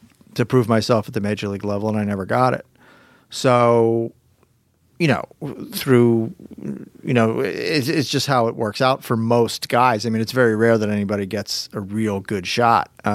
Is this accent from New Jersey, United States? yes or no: yes; Haddonfield, New Jersey, United States; also born or lived in Philadelphia, United States; Born in Philadelphia, raised in Haddonfield, New Jersey, which is right over the bridge.